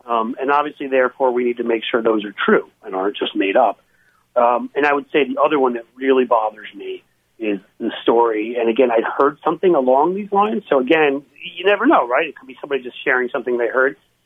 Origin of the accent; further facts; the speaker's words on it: New York, United States; now in US Midwest; I'm a Midwesterner these days, as you're a Midwesterner, and so the whole Midwestern nice, the fact of people being polite. Look, I go back home to New York, where I grew up, in Philly, where I went to college